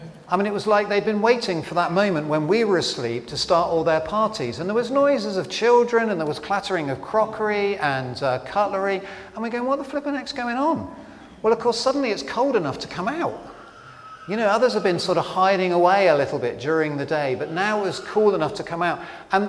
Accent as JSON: {"language": "English", "region": "England", "country": "United Kingdom", "said": "And then, of course, we being English, we got up at 7 the following morning"}